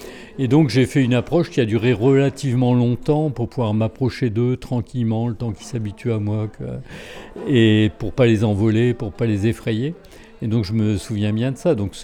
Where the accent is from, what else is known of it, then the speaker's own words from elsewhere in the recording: Cauchy-à-la-Tour, Hauts-de-France, France; Je suis de Cauchy à la Tour, donc dans le Pas-de-Calais. Donc Cauchy à la Tour, qui est pas très loin de Béthune-Bruay, quoi.